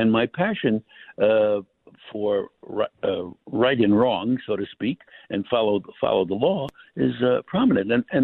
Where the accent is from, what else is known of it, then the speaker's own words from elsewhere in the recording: Brooklyn, New York, United States; now in New York City, United States; Listen, I'm a New Yorker. I was born in Brooklyn, and I've lived in New York City since I'm 19 years old. For many and many a years, spent my whole life there.